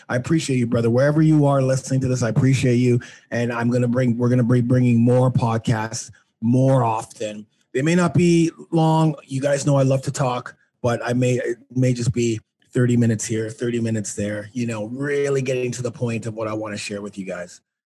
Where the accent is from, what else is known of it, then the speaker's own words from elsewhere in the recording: Canada; And although my business is a U.S. business, I'm Canadian.